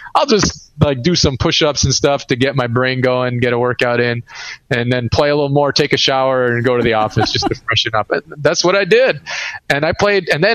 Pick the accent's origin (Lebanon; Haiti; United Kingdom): Lebanon; now in United States; I grew up in Lebanon, and physical card games growing up in a remote village in Lebanon